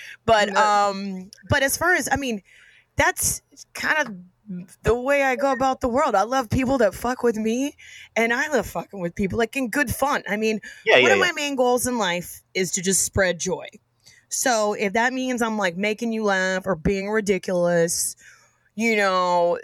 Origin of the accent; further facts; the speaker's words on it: Austin, Texas, United States; I'm from Austin, Texas originally. And I was back in Austin for a summer doing Shakespeare in the Park